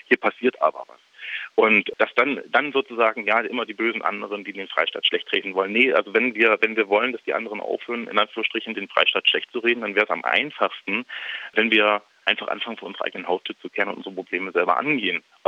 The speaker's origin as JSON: {"language": "German", "region": "Saxony", "country": "Germany", "said": "ich komme aus Ostsachsen, ich habe in meiner Jugend das auch beobachten dürfen"}